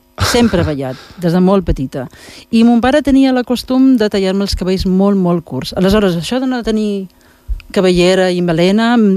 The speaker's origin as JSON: {"language": "Catalan", "region": "Balearic Islands", "country": "Spain", "tie": "born or raised there", "also_born_or_lived": "Madrid"}